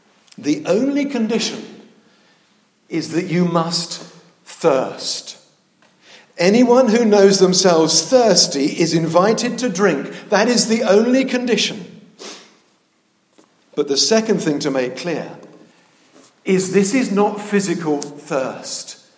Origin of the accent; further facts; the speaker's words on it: Gravesend, South East England, United Kingdom; Now, can I tell you, growing up in Gravesend, you don't meet many old Etonians.